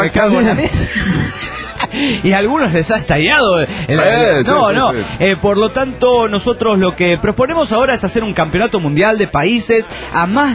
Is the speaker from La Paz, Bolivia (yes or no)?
no; Potosí, Bolivia; Les cuento que hoy en mi país, Bolivia, era el día del reto.